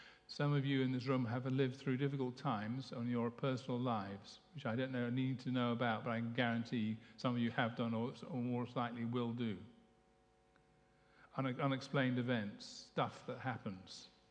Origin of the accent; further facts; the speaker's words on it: United Kingdom; I grew up with freedoms in Britain, democracy, and freedom of speech